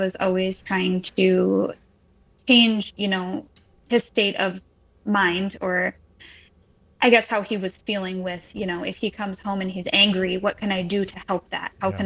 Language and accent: English; Midwest, United States; I am from the Midwest, like Eddie said